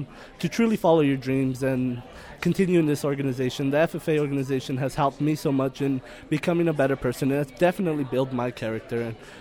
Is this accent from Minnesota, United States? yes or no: no; Madera, California, United States; Well, I was born and raised in Madeira, California